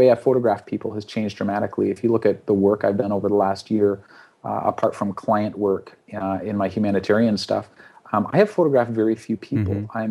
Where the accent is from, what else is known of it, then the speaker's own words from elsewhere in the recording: Canada; Part of that's because I'm Canadian and we just do that anyway.